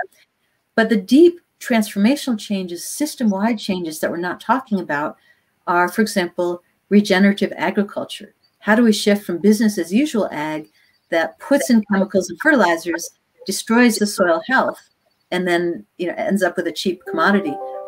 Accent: United States; Oh, I'm actually American.

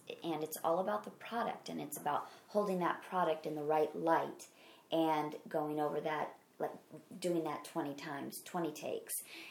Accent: Midwest, United States; accent: Midwestern; My Midwestern accent just came out.

